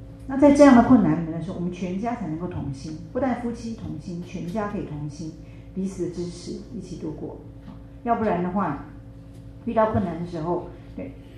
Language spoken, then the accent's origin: Chinese; Taiwan; moved away; 我们家到台湾之后，即使我是台湾出生长大，但是太久离开太久